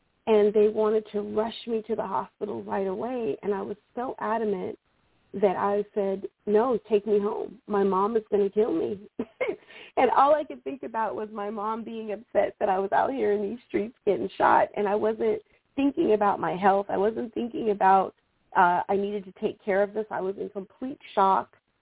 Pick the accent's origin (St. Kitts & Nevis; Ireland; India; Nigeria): St. Kitts & Nevis; also born or lived in Canada; now in California, United States; I'm in California. I'm originally from St. Kitts. I lived in Canada.